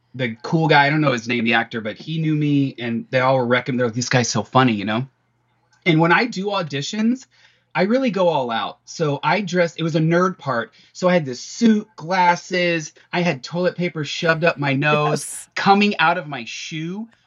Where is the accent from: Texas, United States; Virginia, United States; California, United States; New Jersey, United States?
Texas, United States; moved away; when I moved out in 1994 and I came in hot from Texas. I mean, came in hot.